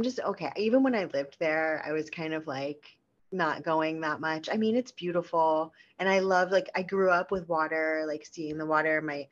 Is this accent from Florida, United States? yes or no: yes; Miami, Florida, United States; I grew up in Miami